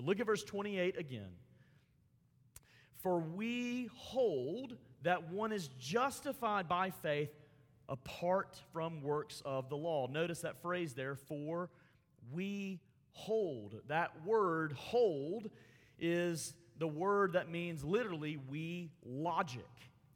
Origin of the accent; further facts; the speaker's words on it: Montgomery, Alabama, United States; In the church I grew up in Montgomery, Alabama, Trinity Presbyterian Church, another PCA church